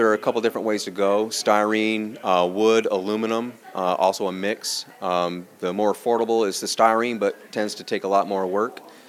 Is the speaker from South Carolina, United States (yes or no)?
yes; Summerville, South Carolina, United States; I'm from Somerville, South Carolina.